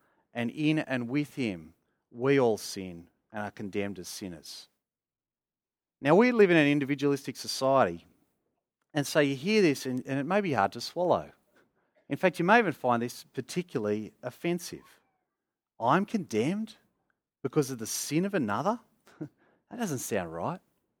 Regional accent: Australia; And yet I grew up in Australia because of their decision, because of their choice.

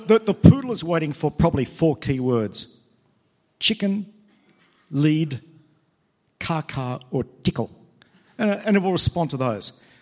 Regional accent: Sydney, New South Wales, Australia; I come from Sydney.

